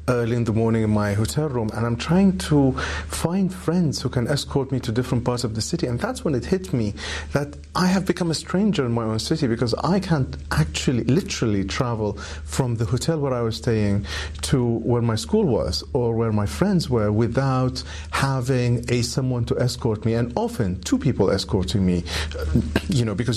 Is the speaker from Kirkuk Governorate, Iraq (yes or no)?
no; Baghdad, Baghdad Governorate, Iraq; I grew up in Baghdad. I rarely left the city for 28 years, and I presume I knew the city very well.